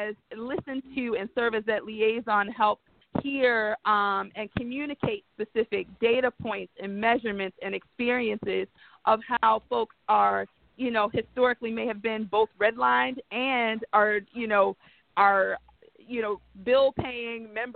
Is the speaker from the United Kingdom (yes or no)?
no; Baltimore, Maryland, United States; the things that I saw as a girl growing up in West Baltimore became assets